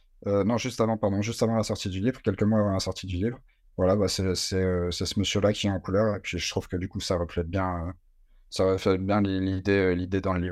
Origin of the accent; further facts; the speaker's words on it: Brittany, France; moi je suis de Bretagne.